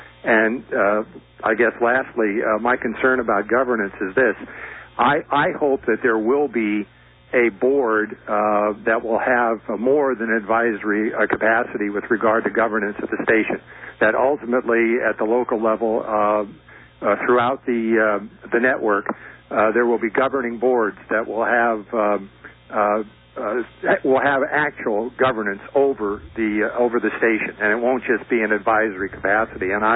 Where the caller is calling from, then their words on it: Palo Alto, California, United States; in Palo Alto.